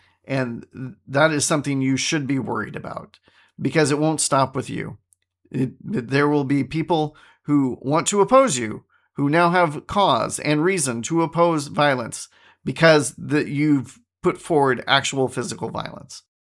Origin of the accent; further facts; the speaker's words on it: United States; As an American, no.